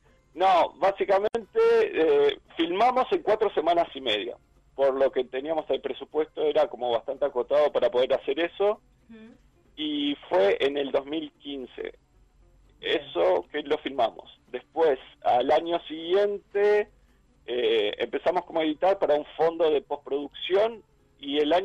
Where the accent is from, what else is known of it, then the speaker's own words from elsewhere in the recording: Canelones, Uruguay; su gran mayoría somos todos bastante canarios. Bueno, de hecho